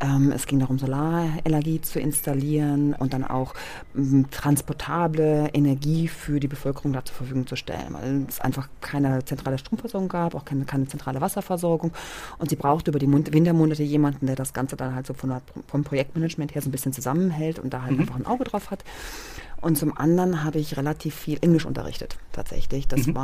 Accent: Germany; Eine unfassbare Dankbarkeit allem gegenüber, meinem Leben gegenüber, wo ich groß geworden bin. Die Dankbarkeit, ne, dass ich, wie unfassbar privilegiert wir hier groß werden. Und zwar jeder in Deutschland.

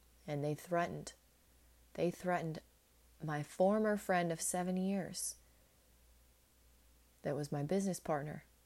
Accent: United States; born there; I'm blessed that I was born in America.

